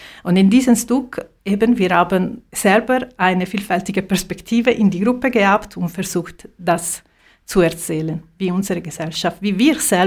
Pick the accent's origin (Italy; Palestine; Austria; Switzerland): Italy; Ich komme selber aus Italien